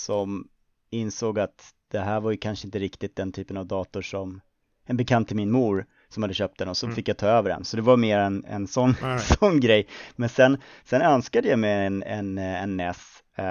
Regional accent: Solna, Stockholm County, Sweden; Jag är uppvuxen i Solna i Bergshamra

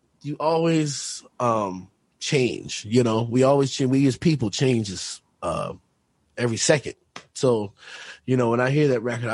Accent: Washington, District of Columbia, United States; I'm not from Maine. I spent a lot of time in Maine, but I'm not from Maine. I'm from Washington, D.C.

